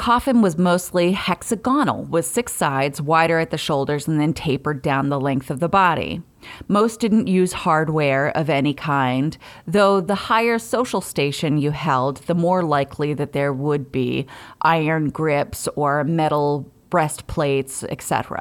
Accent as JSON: {"language": "English", "region": "New England", "country": "United States", "said": "I'm from New England."}